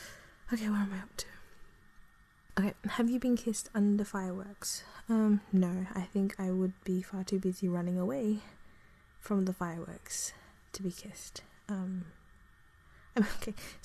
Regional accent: Australia; accent: Australian; basically removing the Australian accent and just removing all traces of being Australian in the accent, then it gets like very deliberate with my accent.

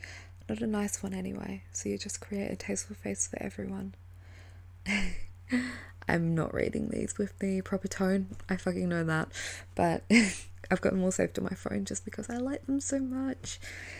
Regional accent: Australia; if anyone hasn't noticed from my accent, yes, I am Australian.

